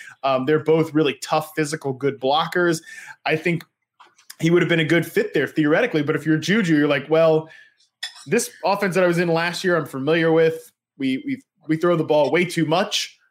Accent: Virginia, United States; I am not from West Virginia. I'm from the great state of Virginia, representing the Appalachian Trail here

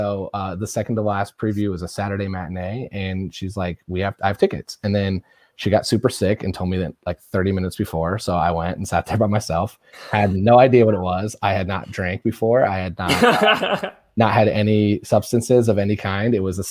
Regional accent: Indiana, United States; I'm the person from Indiana that knows Cats.

